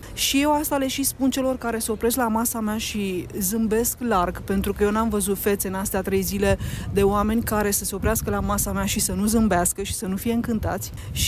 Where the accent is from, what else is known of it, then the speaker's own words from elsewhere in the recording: Pitești, Argeș, Romania; sunt din Pitești și eu de 4 ani de zile am descoperit această artă de a împăsli lână